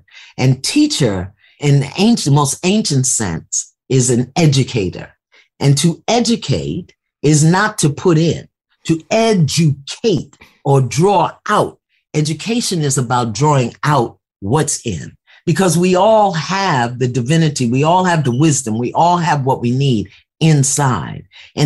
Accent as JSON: {"language": "English", "town": "Brooklyn", "region": "New York", "country": "United States", "said": "maybe because I'm from Brooklyn and we're kind of rowdy"}